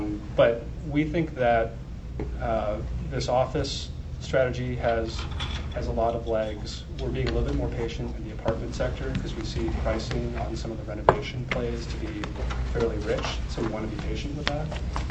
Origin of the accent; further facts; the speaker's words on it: Chicago, Illinois, United States; we're guys from Chicago, we'll stand at 8 o'clock in the morning watching people for 2 hours